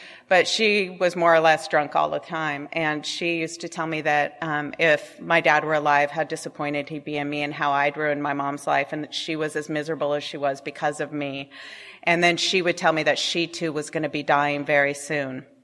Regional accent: La Crescenta, California, United States; Diana and I grew up together in La Crescenta, where I live again now, and her parents still live there.

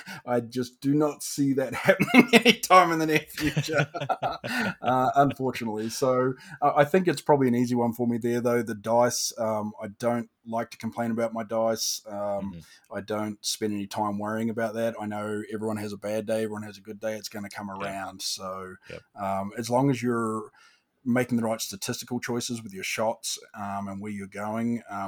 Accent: New Zealand; now in United States; Growing up in New Zealand

